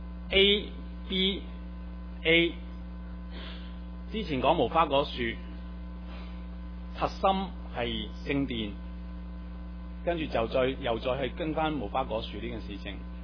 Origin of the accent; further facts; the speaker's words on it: Guangdong, China; 我很用我们广东人的术语，就是很过瘾的。